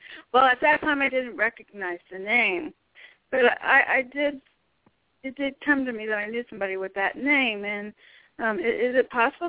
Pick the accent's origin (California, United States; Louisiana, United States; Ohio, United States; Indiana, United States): Indiana, United States; I grew up in Indiana.